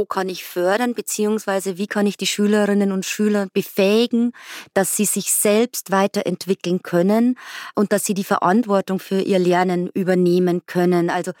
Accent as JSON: {"language": "German", "region": "Bavaria", "country": "Germany", "said": "Ich komme aus Bayern"}